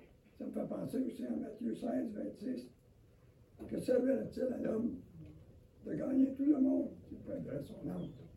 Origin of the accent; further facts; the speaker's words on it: Timmins, Ontario, Canada; French is a second language; Je ne suis pas accoutumé de, premièrement, de parler en français, parce qu'on est plus anglophone, on vient de Timmins.